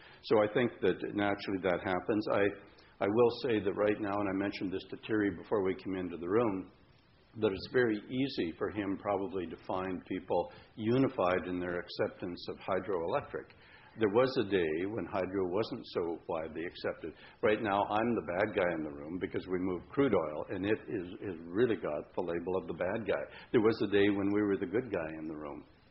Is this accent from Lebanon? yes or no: no; Canada; I think it comes with being Canadian.